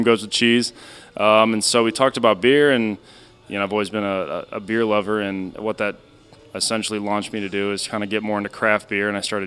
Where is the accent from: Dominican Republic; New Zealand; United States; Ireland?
United States; Edwardsville, Illinois; also born or lived in Oklahoma / South Dakota / Iowa; So I was a military baby, so I bounced around. I was born in Oklahoma, moved to South Dakota, to Iowa. When I was in sixth grade, I moved to Edwardsville, and so went to middle school and high school there.